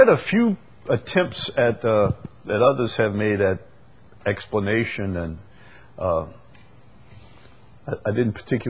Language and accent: English; Chalmette, Louisiana, United States; But then again, I'm from Chalmette, and some things were incomprehensible to us, you know, like ballet and opera